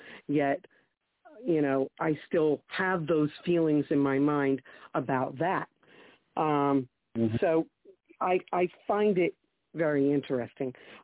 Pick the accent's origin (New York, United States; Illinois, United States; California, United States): New York, United States; Brooklyn; I grew up in Brooklyn.